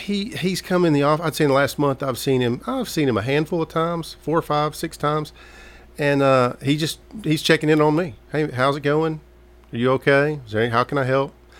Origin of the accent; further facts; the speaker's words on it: Smyrna, Georgia, United States; also born or lived in Birmingham; I'm a Smyrna boy. I grew up in Smyrna.